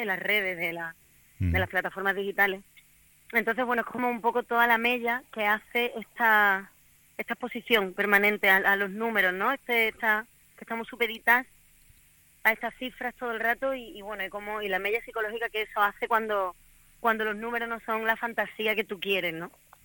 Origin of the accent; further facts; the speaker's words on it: Cádiz, Andalusia, Spain; now in Madrid, Spain; hay mucho sonido de la tierra, digamos, de mi tierra también, ¿no? Unos tanguillos, unas bulerías, hay mucho Cádiz en este disco, hay mucho mar, es un disco que es casi un homenaje al mar. Y como me acompaña, después de llevar ya 8 años viviendo aquí en Madrid